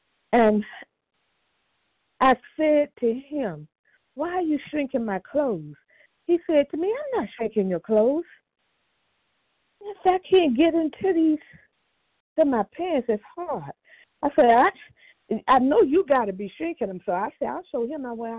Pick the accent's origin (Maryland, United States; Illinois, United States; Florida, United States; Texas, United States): Maryland, United States; I'm from Maryland. I'm real glad to be here.